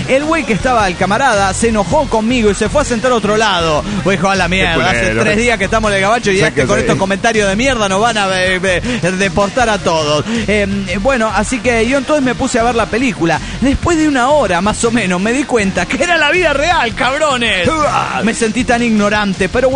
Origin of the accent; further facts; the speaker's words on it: Guaymas, Sonora, Mexico; de Guaymas, Sonora.